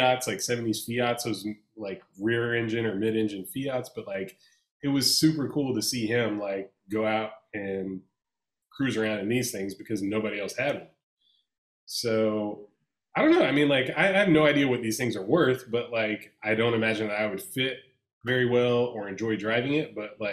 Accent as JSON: {"language": "English", "town": "Atlanta", "region": "Georgia", "country": "United States", "tie": "born or raised there", "said": "I had a neighbor growing up in Atlanta that was a little person"}